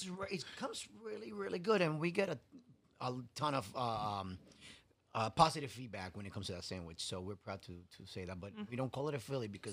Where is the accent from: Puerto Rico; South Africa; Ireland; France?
Puerto Rico; Guavate; Yeah, I'm Puerto Rican, like Jibaro. Like, I was born in Puerto Rico. I grew up in Guabate, which is like the lechon capital of the world.